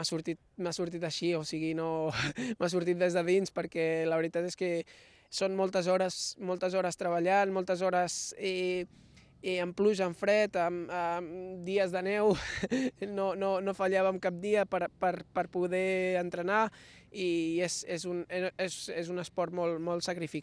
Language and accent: Catalan; Vilafranca del Penedès, Catalonia, Spain; poder dir que sóc de Vilafranca